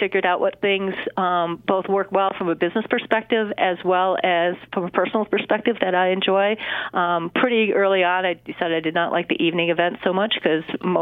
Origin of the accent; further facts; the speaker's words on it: Rochester, United States; even though I was born and raised in Rochester, I did not do much work in Rochester.